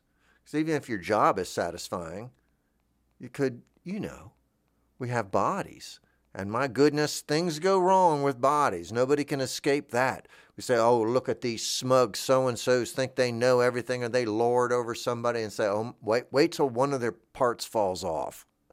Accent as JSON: {"language": "English", "region": "Florida", "country": "United States", "said": "I know not to do that because I'm from Florida."}